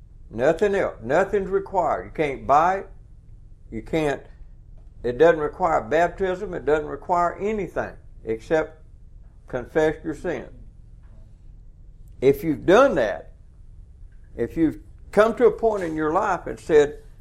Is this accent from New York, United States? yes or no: no; Missouri, United States; I'm from Missouri. Show me.